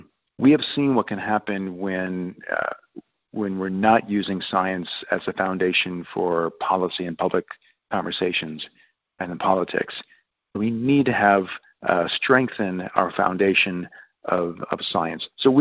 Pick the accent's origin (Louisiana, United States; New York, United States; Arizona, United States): Louisiana, United States; I grew up in the Deep South, outside of New Orleans, playing in the swamp.